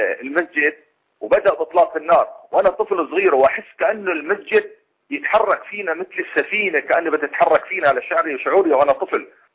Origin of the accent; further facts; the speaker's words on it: Syria; قلت له انا من سوريا.